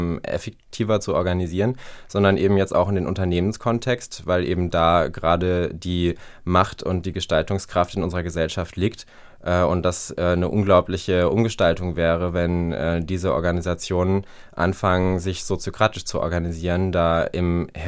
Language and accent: German; Baden-Baden, Baden-Württemberg, Germany; now in Berlin, Germany; In Baden-Baden, wo ich aufgewachsen bin, habe ich eher nicht so viele Gleichgesinnte getroffen.